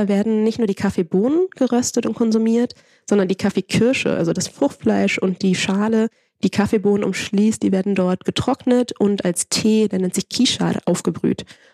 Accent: Barcelona, Catalonia, Spain; Ja, ich bin in Barcelona groß geworden.

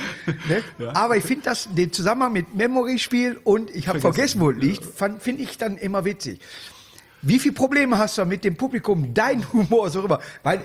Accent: Duisburg, North Rhine-Westphalia, Germany; aus meiner Heimatstadt Duisburg

